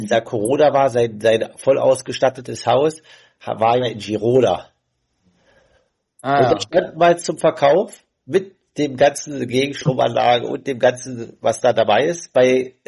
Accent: Leipzig, Saxony, Germany; Übrigens, ich komme ja auch aus Leipzig.

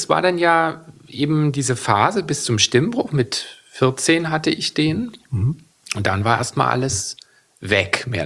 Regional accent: Weimar, Thuringia, Germany; Ich bin ja in Weimar aufgewachsen, eine Stadt, wo auch Kultur eine ganz große Rolle spielt.

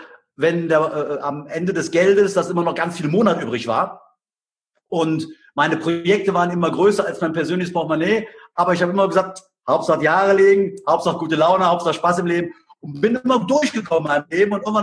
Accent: Cologne, North Rhine-Westphalia, Germany; born or raised there

